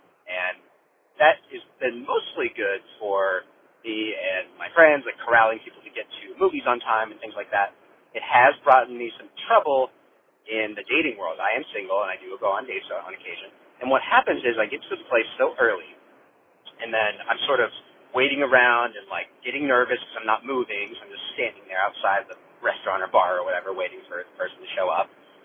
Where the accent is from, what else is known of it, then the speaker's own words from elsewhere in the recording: Columbus, Ohio, United States; I'm from Columbus, Ohio.